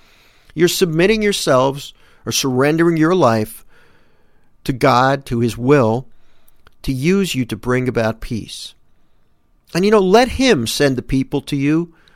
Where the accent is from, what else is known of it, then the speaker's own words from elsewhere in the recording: New Jersey, United States; But here in New Jersey, my home state, we got hit pretty hard with the coronavirus.